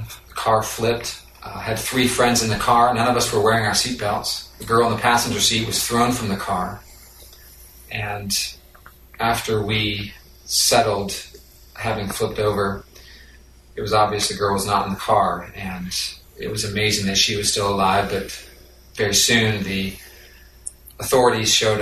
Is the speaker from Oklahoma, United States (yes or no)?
no; Santa Clara, California, United States; I grew up in Santa Clara, California, and grew up in a Lutheran church, Missouri Synod.